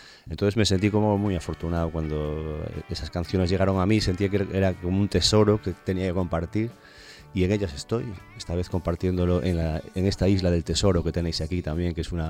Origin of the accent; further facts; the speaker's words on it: Galicia, Spain; canto en varios idiomas, en gallego, por supuesto, soy de Galicia, en castellano también, en italiano. En inglés también cantaba